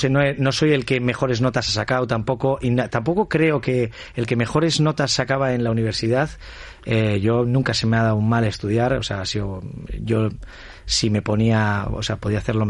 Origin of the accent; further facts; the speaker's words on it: Algorta, Basque Country, Spain; yo estudié en Le Castola de mi pueblo, en San Nicolás y Castola, en Algorta.